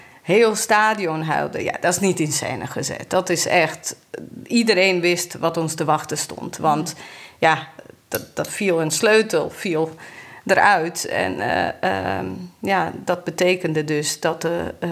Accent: Jochovac, Bosnia & Herzegovina; Ik ben, hou je vast, in Jochovac opgegroeid. En dat is in Noord-Bosnië. Dat was toen voormalig Joegoslavië.

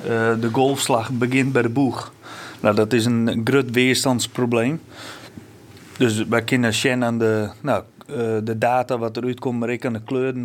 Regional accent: Grou, Friesland, Netherlands; Ik kom zelf uit Grauw.

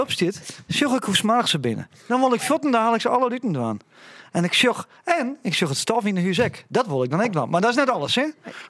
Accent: Netherlands; En dat wij als Nederlander nooit zijn van, nou, dan steken we daar wat geld in om dat te ontwikkelen.

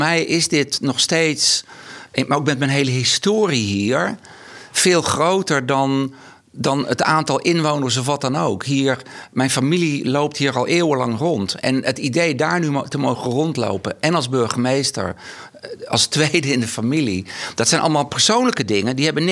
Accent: Sneek, Friesland, Netherlands; Ik kom natuurlijk oorspronkelijk uit Sneek. Geboren in Workum, opgegroeid in Sneek. Mijn ouders woonden toen in Leeuwarden.

